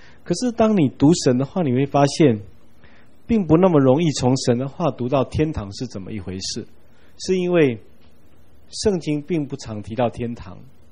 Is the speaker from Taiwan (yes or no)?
yes; Taiwan; 我们台湾人的观念跟老子的观念有相当大的差别